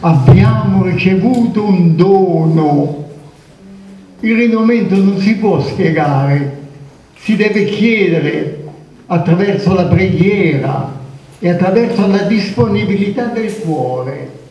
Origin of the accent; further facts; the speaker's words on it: Tuscany, Italy; Siccome sono toscano